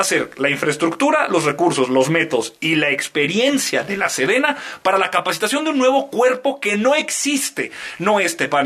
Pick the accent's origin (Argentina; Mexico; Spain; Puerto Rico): Mexico; Torreón, Coahuila; Sí, yo soy de Torreón, los conozco.